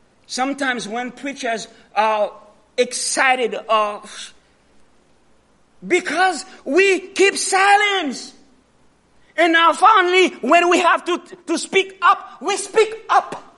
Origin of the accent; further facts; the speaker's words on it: Atlanta, Georgia, United States; now in Elmira, United States; I said, I came from Atlanta, one of the largest cities in America, in the world. Beautiful city.